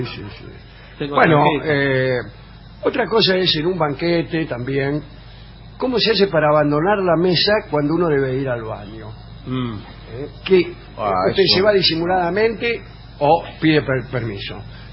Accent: Montevideo, Uruguay; somos de Montevideo, los escuchamos siempre, estamos en Buenos Aires y aprovechamos para venir a verlos

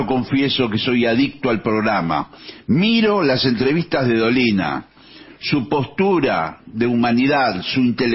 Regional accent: Azores, Portugal; now in Tromsø, Norway; Soy de las Islas Azores, Portugal. Pero estoy viviendo y trabajando en Tromsø, en el norte de Noruega.

